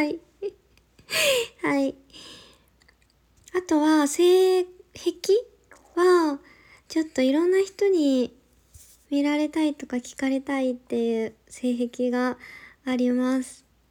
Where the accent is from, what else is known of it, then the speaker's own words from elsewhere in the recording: Kansai, Japan; accent: Kansai dialect; now in Tokyo, Japan; 出身地は関西です。ちょっと今東京に住んでるんで、あんまり関西弁じゃないんですけど、はい、戻るとバリバリ関西弁になります。